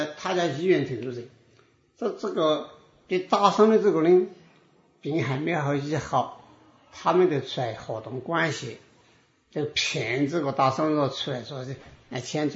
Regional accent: Hsinchu, Taiwan; 不像我们新竹人像，互相都是热情哈。

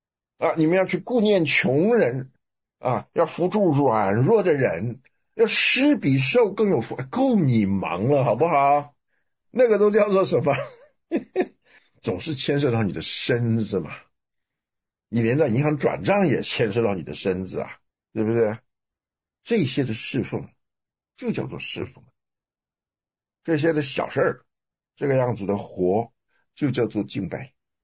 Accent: China; 因为我们中国人对于信呐、虔诚啊，他有那种成仙得道的迷信，你懂的吗？

